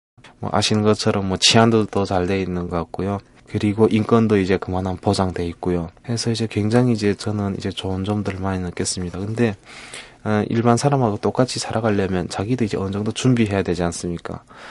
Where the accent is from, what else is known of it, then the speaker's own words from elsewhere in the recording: North Korea; now in South Korea; 2006년도에 제가 이제 남동생이랑 함께 이제 탈북했습니다.